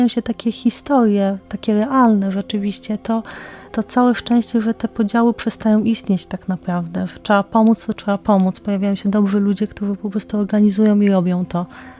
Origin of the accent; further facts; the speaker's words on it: Lebanon; also born or lived in Poland; Nie, ja się urodziłam w Polsce. Jak miałam 7 miesięcy, rodzice tam wyjechali i tam mieszkaliśmy długi czas, do czasów wojny, kiedy już rzeczywiście trzeba było uciekać.